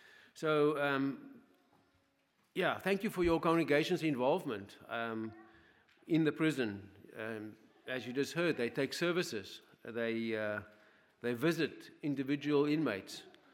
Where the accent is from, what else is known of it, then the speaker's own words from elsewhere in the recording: South Africa; moved away as an adult; now in United States; I was introduced as a South African, but I want to correct that. I'm a United States citizen for the past few months now.